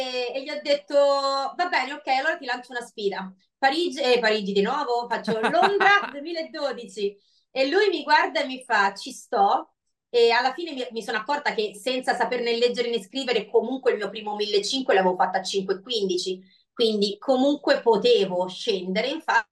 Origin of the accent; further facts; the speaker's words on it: Naples, Campania, Italy; cioè proprio da napoletana maniera. Mi sono messa tutti i santi a bordo pista.